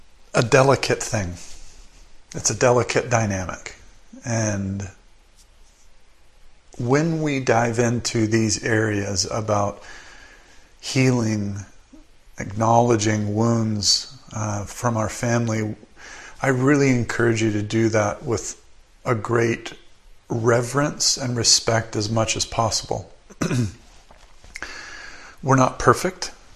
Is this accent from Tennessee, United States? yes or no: yes; Tennessee, United States; also born or lived in Alabama, United States; now in British Columbia, Canada; I was born and raised in a family, a Catholic family. We lived in the United States. I now live in British Columbia, Canada, but I grew up in Tennessee and Alabama.